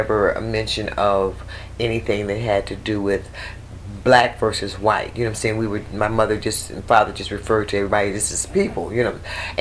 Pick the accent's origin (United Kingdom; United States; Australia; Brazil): United States; Detroit, Michigan; moved away as an adult; now in Atlanta, United States; I was born in Detroit, Michigan.